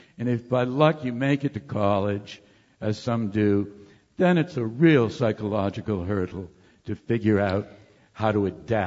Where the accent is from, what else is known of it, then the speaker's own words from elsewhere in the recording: Boston, Massachusetts, United States; But in my hometown of Boston, for example